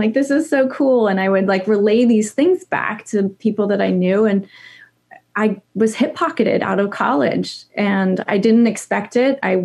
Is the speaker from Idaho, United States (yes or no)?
yes; Idaho, United States; when I was growing up in Idaho.